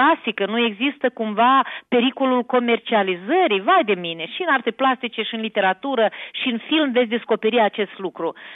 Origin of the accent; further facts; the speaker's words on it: Ialoveni District, Moldova; de la Ruseștii Noi, un sat care e peste deal de satul meu natal, Toată lumea din zona din Valea Botnii, de unde vin eu